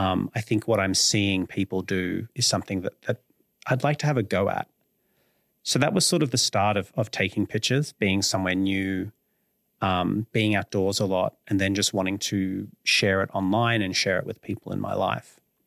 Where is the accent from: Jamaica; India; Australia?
Australia; Melbourne, Victoria; also born or lived in United Kingdom / Canberra; I've lived in rural Victoria, I've lived in the UK, I've lived in Canberra. But I grew up in Melbourne and I live here now and I'll probably live here for much, much longer.